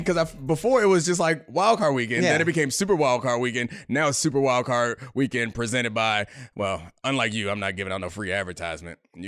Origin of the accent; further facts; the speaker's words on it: United States; Like, I want you to know I'm American.